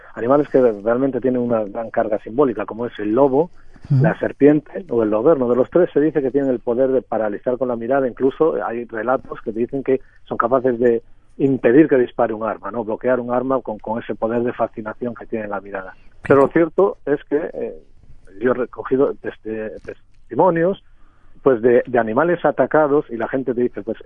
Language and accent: Spanish; Galicia, Spain; Galicia, porque yo soy gallego